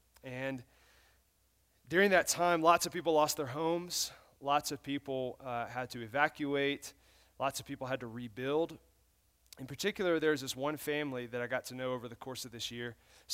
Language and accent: English; Muscle Shoals, Alabama, United States; now in Houston, United States; I live in Houston, Texas right now. I've been there for 9 years. I'm originally from Muscle Shoals, Alabama, a little small town in North Alabama. I grew up there.